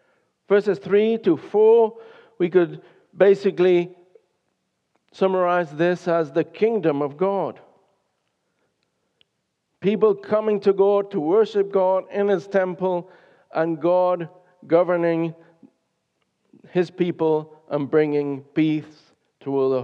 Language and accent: English; Concepcion, Biobío, Chile; I went to visit a coal mine in Chile, near my hometown of Concepcion.